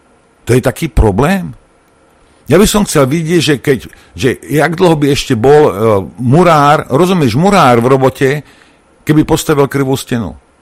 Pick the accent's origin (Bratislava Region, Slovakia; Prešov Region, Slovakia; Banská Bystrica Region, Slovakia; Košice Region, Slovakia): Bratislava Region, Slovakia; Lučenec; born there; Jak ja som sa narodil v Učenci.